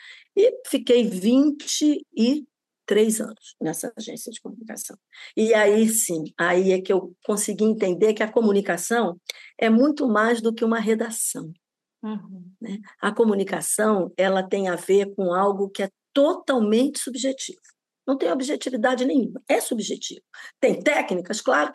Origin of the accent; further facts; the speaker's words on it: Rio de Janeiro, Brazil; eu morava num conjunto habitacional aqui no subúrbio do Rio, onde eu nasci, inclusive